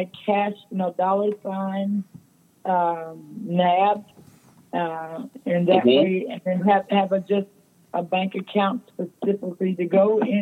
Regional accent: West Virginia, United States; Greenbrier County is my hometown, which is 2 hours away from here in Charleston.

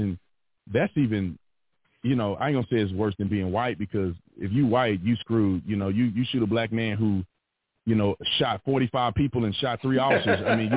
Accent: United States; I like to use that because I'm an American first.

